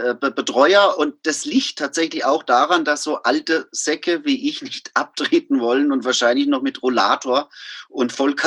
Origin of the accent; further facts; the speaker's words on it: Amorbach, Bavaria, Germany; aber ich komme ja aus Ammerbach im Odenwald